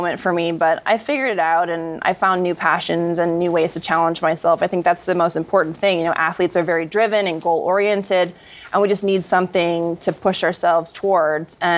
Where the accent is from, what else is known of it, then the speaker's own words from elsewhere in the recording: Minnesota, United States; I mean, I'm from Minnesota, so curling should be my shit.